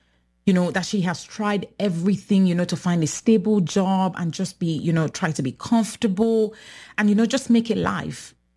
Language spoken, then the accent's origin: English; Nigeria; first language English; Even though I'm Nigerian, English is my first language. English is all we speak in Nigeria. English is all I have spoken.